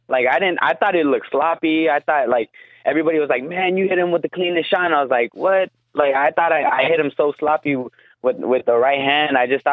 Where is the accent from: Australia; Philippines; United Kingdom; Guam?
Guam; I am from Guam.